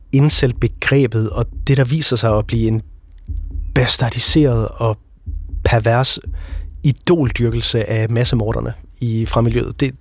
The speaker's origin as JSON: {"language": "Danish", "region": "Jutland", "country": "Denmark", "said": "Jeg er fra Jylland"}